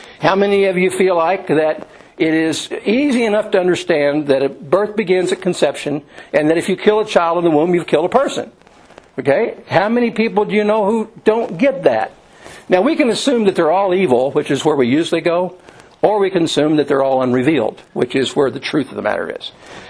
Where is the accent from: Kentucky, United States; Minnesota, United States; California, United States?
Kentucky, United States; Louisville; also born or lived in Owensboro, Kentucky / Telsen, Indiana / Lebanon, Kentucky / Cincinnati, Ohio; I was born in Owensboro, Kentucky, and we moved to Telsen, Indiana when I was real little, and in the second grade we moved to Louisville, Kentucky. And then I spent my seventh grade in Lebanon, Kentucky, and I went to high school in Cincinnati